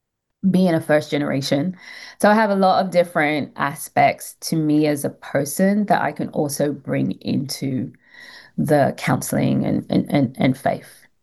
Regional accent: London, United Kingdom; moved away as an adult; now in Atlanta, United States; So I'm from London, born and raised in London. I came to Atlanta as an adult, was only meant to be here for 3 years, and I've been here 19.

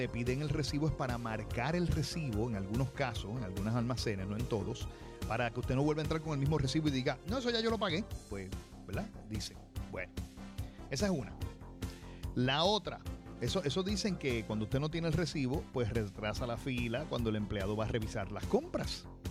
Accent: Aguadilla, Puerto Rico; Y yo, mire, soy de Aguadilla. Aquí ni tocamos bocina.

